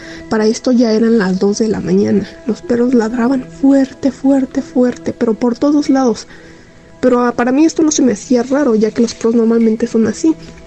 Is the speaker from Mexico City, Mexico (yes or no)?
yes; Mexico City, Mexico; soy de la Ciudad de México, pero tengo mucha familia en el estado de Hidalgo. Esto me pasó cuando yo tenía 23 años, actualmente tengo 27.